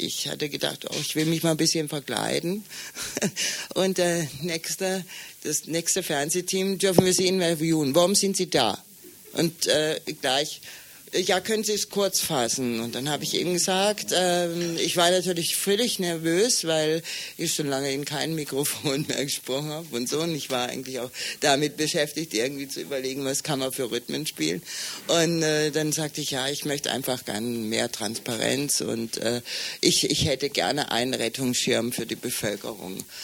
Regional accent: Marburg, Hesse, Germany; Okay, ich komme aus Marburg.

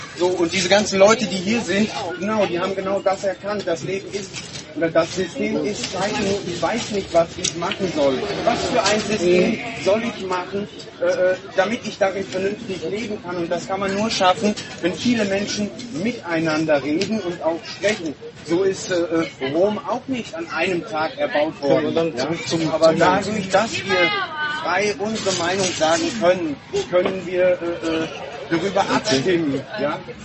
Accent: Frankfurt, Hesse, Germany; Ich bin Frankfurter.

